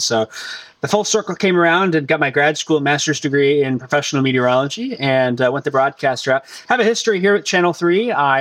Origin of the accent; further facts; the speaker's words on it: Gibson City, Illinois, United States; Yeah, so I've been born and raised in Central Illinois from Gibson City, and graduated from high school here.